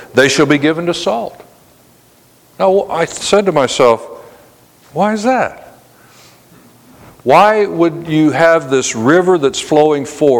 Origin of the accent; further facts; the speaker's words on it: Jacksonville, Florida, United States; You know, I grew up in Jacksonville and very tidal rivers up there, tidal coast. I love the tidal coast like that.